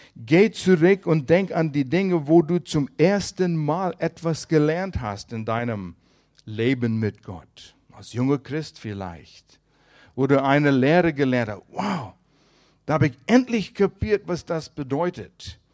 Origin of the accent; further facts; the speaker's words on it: Canada; Als Kanadier, Studenten in den USA